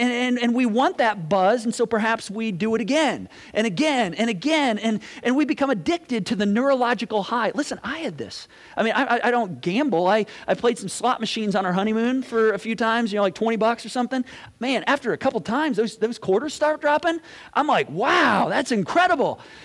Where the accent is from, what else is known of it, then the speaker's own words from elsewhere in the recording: Michigan, United States; I'm wholeheartedly a Hoosier, but I mean, I grew up in Michigan, so I kind of have a Michiganian like view of the weatherman.